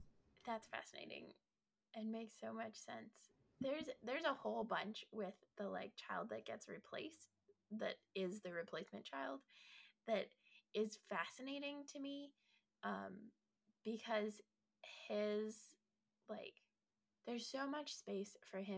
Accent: Colorado, United States; and I grew up in Colorado, and it was only Western.

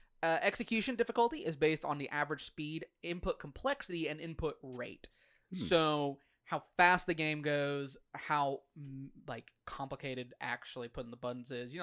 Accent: United States; Trust me. I'm from America.

